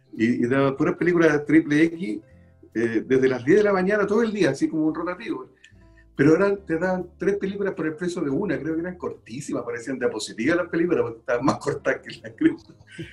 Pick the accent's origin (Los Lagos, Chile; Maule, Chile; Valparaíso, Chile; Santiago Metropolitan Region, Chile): Valparaíso, Chile; yo soy de Valparaíso